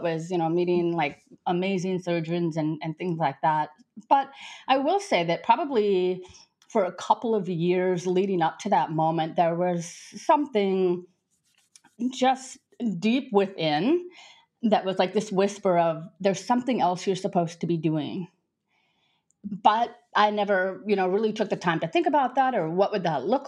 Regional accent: South Dakota, United States; moved away as an adult; now in Nice, France; I grew up in South Dakota.

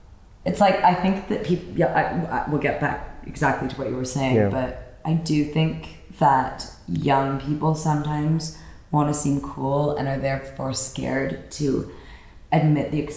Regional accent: Toronto, Ontario, Canada; No, I'm from downtown Toronto.

